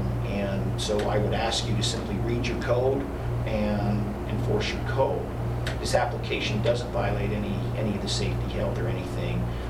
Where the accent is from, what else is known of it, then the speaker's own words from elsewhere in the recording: Daniel, United States; I don't know how many subdivisions were existing in Daniel when I grew up in Daniel.